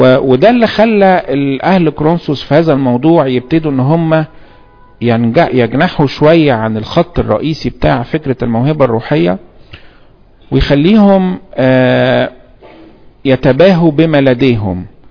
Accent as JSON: {"language": "Arabic", "country": "Egypt", "said": "واحنا مصريين بنتكلم عربي احنا كمان بنتكلم انجليش"}